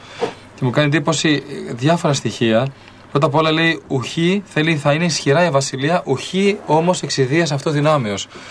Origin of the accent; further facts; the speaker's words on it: Greece; είμαι και από την Ελλάδα μας τώρα που πιεζόμαστε